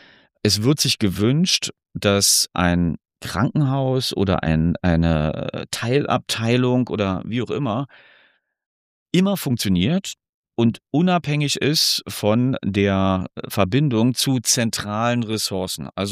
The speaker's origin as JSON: {"language": "German", "region": "Berlin", "country": "Germany", "said": "Ja, na, wir als Berliner, ich denke mal, wir sollten jetzt hier ganz schüchtern sein."}